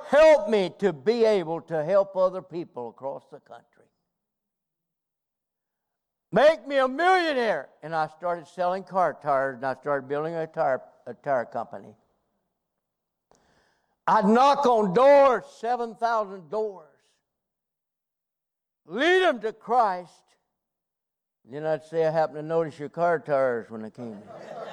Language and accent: English; Kentucky, United States; I'm from Kentucky, and I went up north and married me a Yankee wife. Got me a Yankee woman.